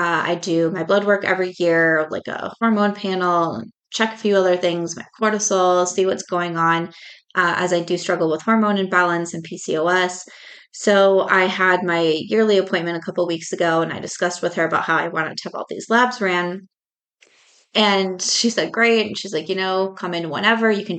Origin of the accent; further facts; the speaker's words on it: California, United States; born there; now in Las Vegas, United States; I was born in California, but I live in Las Vegas.